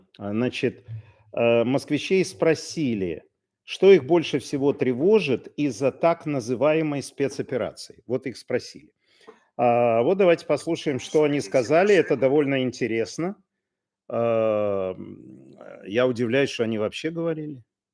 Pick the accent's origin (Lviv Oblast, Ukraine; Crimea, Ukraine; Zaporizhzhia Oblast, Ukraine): Lviv Oblast, Ukraine; Lviv; он львовянин, ну, вы понимаете, мой родной город.